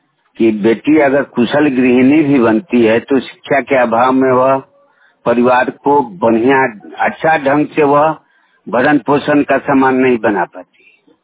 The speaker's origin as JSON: {"language": "Hindi", "region": "Bihar", "country": "India", "said": "ग्राम Baltharwa post Pipra Kothi, जिला पूर्वी चंपारण के रहने वाला हूं।"}